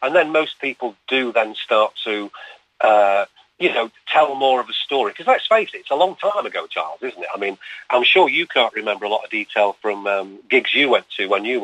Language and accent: English; Manchester, North West England, United Kingdom; I'm from Manchester myself